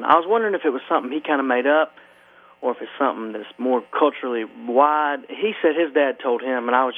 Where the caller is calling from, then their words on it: Bahama, North Carolina, United States; Hey, how you doing? … from Bahama, North Carolina